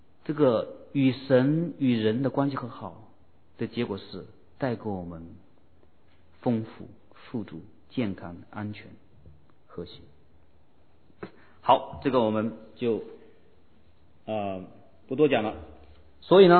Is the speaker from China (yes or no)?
yes; China; 就好像我们中国人有句话说